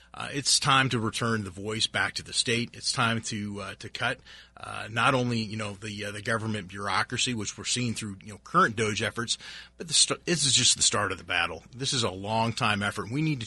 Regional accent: Seattle, Washington, United States; So I'm the product of a lifelong or, you know, generational family of Seattle police officers.

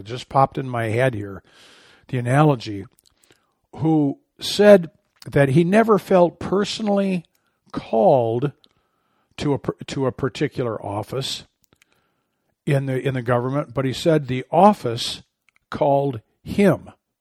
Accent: Michigan, United States; now in Arizona, United States; they don't have dog catchers out here in Arizona. They have them where I grew up in Michigan.

